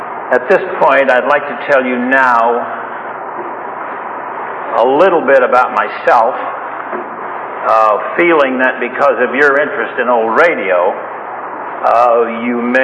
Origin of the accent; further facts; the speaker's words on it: Los Angeles, California, United States; also born or lived in Erie, United States; I was born in Erie, Pennsylvania. I moved west. At the time, of course, when my family moved west, my father and mother, brothers and sisters, and we settled in the southwest part of Los Angeles in an area of Manchester and Broadway.